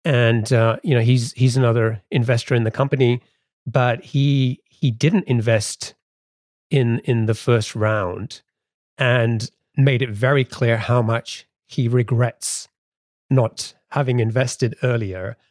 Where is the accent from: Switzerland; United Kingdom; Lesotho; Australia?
United Kingdom; England; now in United States; growing up in England